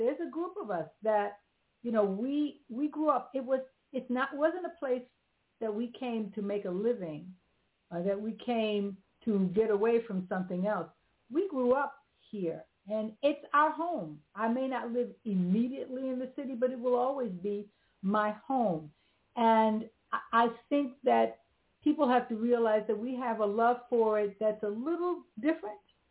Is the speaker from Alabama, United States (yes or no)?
no; New York City, New York, United States; But I'm a native New Yorker. And that meant I was raised on in New York City.